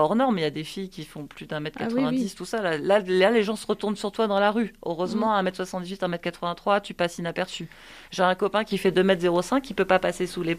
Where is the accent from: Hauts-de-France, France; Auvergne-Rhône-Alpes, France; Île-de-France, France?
Île-de-France, France; Saint-Cloud; also born or lived in Garches / Rueil-Malmaison; Alors, je suis née à Saint-Cloud, dans les Hauts-de-Seine, et j'ai grandi dans les Hauts-de-Seine toute ma vie, à Garches et Rueil-Malmaison.